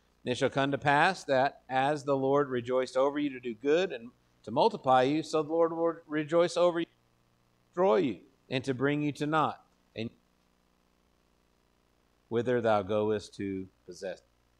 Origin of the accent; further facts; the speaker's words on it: Texas, United States; I'm from West Texas. I know what that looks like.